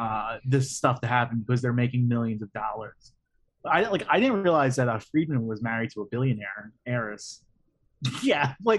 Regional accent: United States; like we lost a war because we're American.

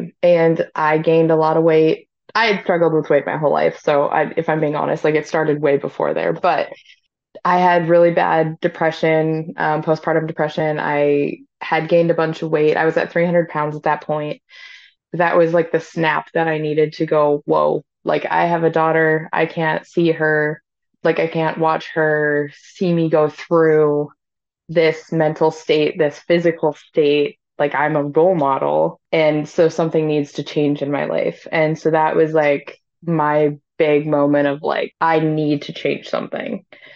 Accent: North Dakota, United States; I'm from North Dakota.

